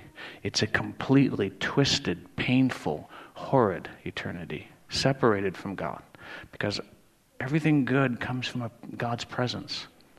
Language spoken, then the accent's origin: English; Wisconsin, United States; more than I'm from Wisconsin, more than I'm a white man